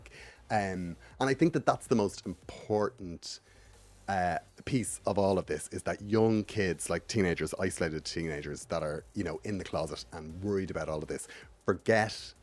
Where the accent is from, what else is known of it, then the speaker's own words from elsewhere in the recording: Dublin, Leinster, Ireland; Yeah, well, I grew up in Finglas. Yep. I went to school in Finglas back in the 90s.